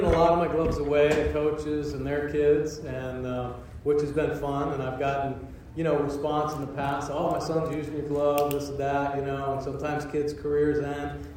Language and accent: English; Marquette, Michigan, United States; born there; also born or lived in Maine; I was born in Marquette, Michigan, Upper Peninsula.